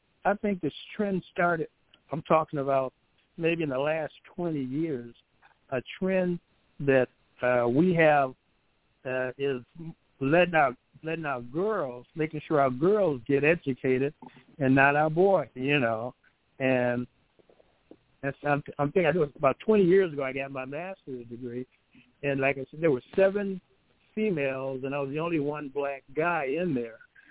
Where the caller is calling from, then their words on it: Detroit, Michigan, United States; from Detroit.